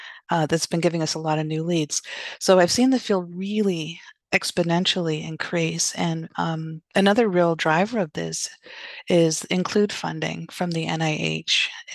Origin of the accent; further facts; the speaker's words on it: Canada; now in California, United States; so I'm Canadian.